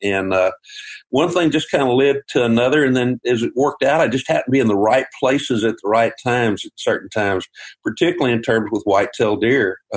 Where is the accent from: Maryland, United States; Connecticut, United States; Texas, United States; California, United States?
Texas, United States; Now, back then, where I grew up in Texas, we had deer